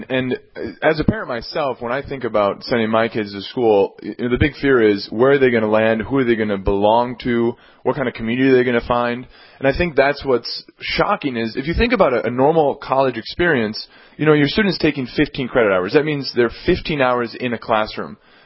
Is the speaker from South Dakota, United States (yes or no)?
yes; Rapid City, South Dakota, United States; I'm from Rapid City, South Dakota.